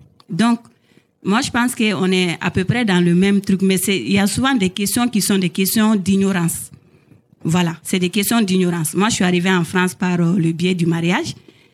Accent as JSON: {"language": "French", "country": "Mali", "said": "Moi, je suis malienne et je suis très fière"}